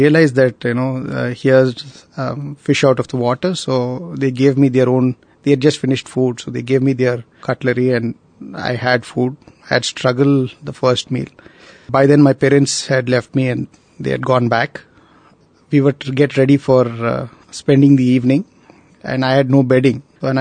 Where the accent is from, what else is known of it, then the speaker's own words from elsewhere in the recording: Ooty, Tamil Nadu, India; I went to a Ivy League school in my hometown in Ooty.